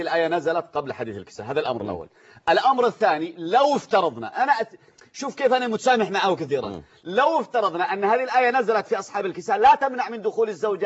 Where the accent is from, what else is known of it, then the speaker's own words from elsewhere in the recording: Yemen; الدين قبل الوراثة هذا باللغة اليمنية